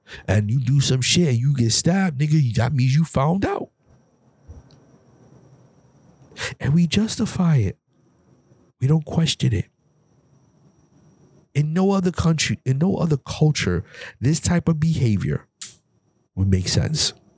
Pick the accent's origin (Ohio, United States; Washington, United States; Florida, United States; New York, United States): New York, United States; Bronx; Now, I'm from the hood. I'm from the Bronx, New York, from the projects.